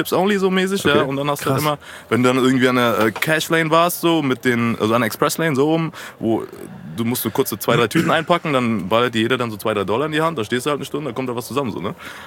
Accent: Mainz, Rhineland-Palatinate, Germany; born there; Nein, also ich bin in Mainz geboren. Afrikanische Wurzeln, mein Vater kommt ursprünglich aus Uganda

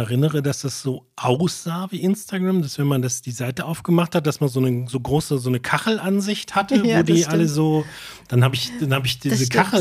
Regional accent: Solingen, North Rhine-Westphalia, Germany; Ja, und ich bin in Solingen aufgewachsen.

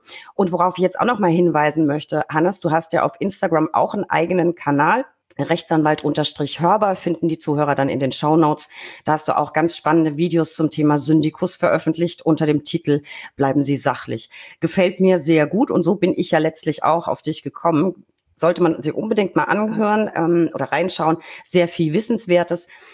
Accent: Bavaria, Germany; now in Berlin, Germany; ich bin ja eigentlich kein Berliner, ich bin ja Fränkin

